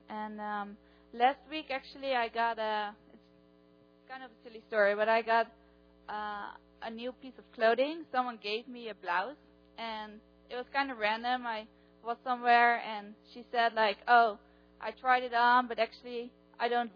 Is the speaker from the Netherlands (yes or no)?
yes; Netherlands; English is a second language; I'm also from the Netherlands.